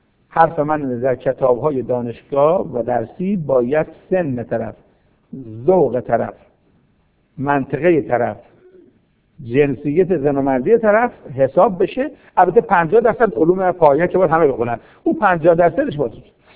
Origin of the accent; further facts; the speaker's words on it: Kashan, Isfahan, Iran; حالا من چون شهر خودمون میگم، بطل کاشون